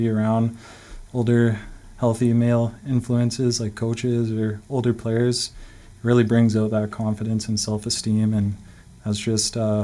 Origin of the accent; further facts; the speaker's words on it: Winnipeg, Manitoba, Canada; I was born and raised in Treaty 1 territory in Winnipeg, Manitoba, and I'm a proud Winnipegger.